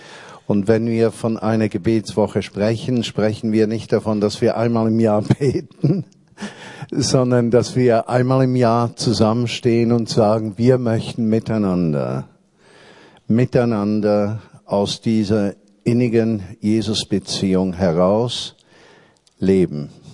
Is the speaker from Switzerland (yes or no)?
yes; Switzerland; now in Berlin, Germany; dann komme ich da als Schweizer Bauer nach Berlin